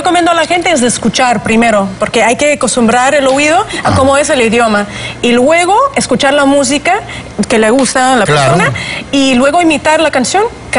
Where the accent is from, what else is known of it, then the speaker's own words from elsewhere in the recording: Russia; first language Russian; Spanish is a second language; Hablo ruso, porque yo soy rusa.